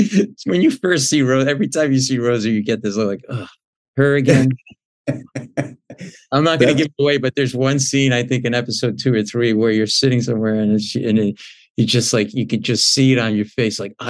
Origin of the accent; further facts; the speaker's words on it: Rhode Island, United States; because I grew up in Rhode Island, the home of the New England crime family